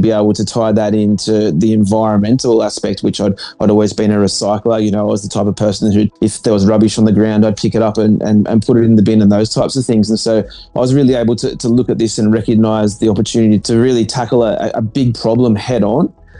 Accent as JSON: {"language": "English", "town": "Cronulla", "region": "New South Wales", "country": "Australia", "tie": "born or raised there", "said": "growing up in southern Sydney, there was a time when Bondi, well, I grew up in Cronulla"}